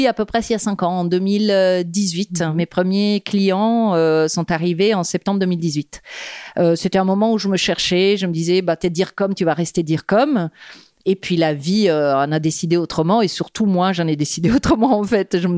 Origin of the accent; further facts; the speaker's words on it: Rome, Lazio, Italy; moved away as an adult; now in Paris, France; je suis née à Rome, où j'ai grandi jusqu'à mes 25 ans. J'ai fait des études d'art là-bas, en histoire de l'art contemporain. Et puis j'ai décidé à un moment donné de venir à Paris.